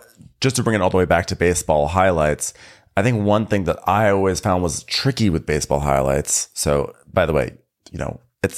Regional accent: New York, United States; Can you tell I'm from New York? I was raised in the 80s.

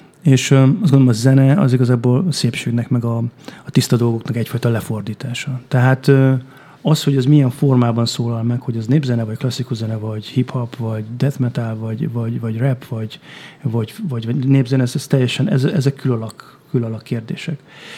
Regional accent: Hungary; akkor egyszer rájöttem, hogy de hát én magyar vagyok, és itt van a magyar népzene körülöttem.

